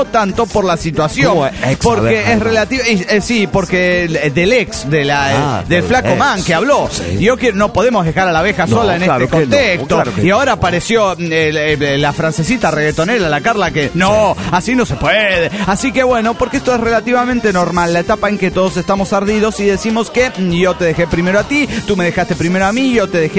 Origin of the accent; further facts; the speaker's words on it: Mexico City, Mexico; del DF mexicano.